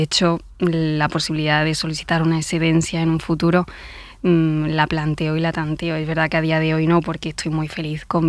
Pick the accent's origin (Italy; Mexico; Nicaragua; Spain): Spain; Montilla, Andalusia; Yo soy de Córdoba, de Montilla, Córdoba.